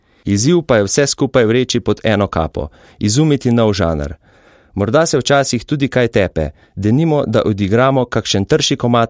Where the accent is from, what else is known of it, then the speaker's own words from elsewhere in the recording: Mura Statistical Region, Slovenia; Prekmurci smo verjetno bolj, kot se temu reče, emocionalci.